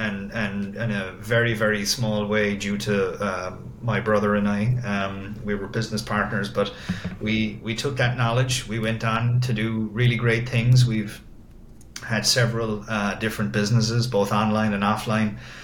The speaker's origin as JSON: {"language": "English", "country": "Ireland", "tie": "born or raised there", "moved": "as an adult", "lives_now": "United States", "said": "I had the opportunity to move from my hometown in Ireland all the way to another universe in Miami Beach."}